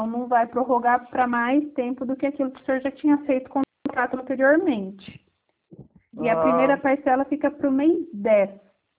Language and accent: Portuguese; Assis, São Paulo, Brazil; Assis, que é a prefeitura, a cidade que eu nasci, sou natural de Assis, trabalhava aí.